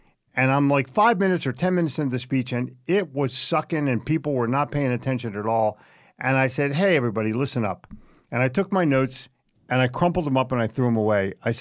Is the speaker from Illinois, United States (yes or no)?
no; Philadelphia, Pennsylvania, United States; I'm from Philly. Boo me.